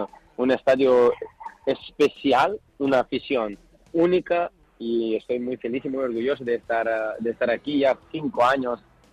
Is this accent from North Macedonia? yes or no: yes; North Macedonia; Spanish is a second language; now in Spain; Yo soy de Macedonia, de un barrio mucho más humilde que Vallecas.